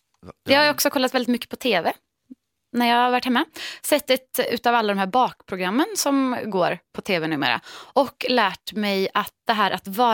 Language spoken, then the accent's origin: Swedish; Mariestad, Västra Götaland County, Sweden; Jag har varit hemma i Mariestad i helgen, där jag kommer ifrån